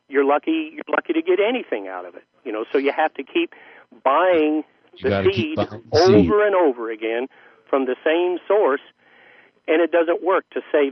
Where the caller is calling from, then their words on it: the South, United States; I know I'm calling from the South. The South is where cotton used to be grown, and it was the home of the textile industry.